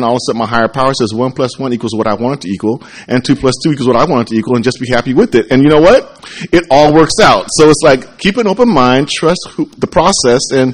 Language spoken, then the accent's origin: English; Alaska, United States; from Alaska